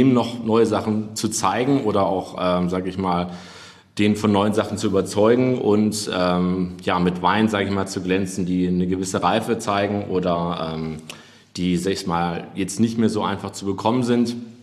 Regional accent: Hamburg, Germany; Und dann zurück in die Heimatstadt, bin ja gebürtiger Hamburger, habe ich dann Gourmet-Gastronomie gemacht

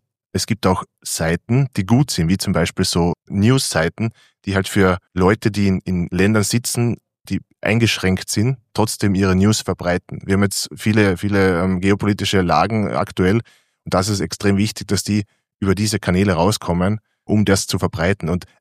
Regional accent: Carinthia, Austria; in Kärnten, wo ich herkomme, also im Süden von Österreich

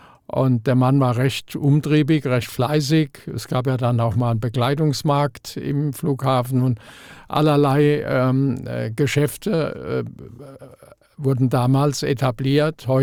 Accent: Mannheim, Baden-Württemberg, Germany; ich komme aus Mannheim

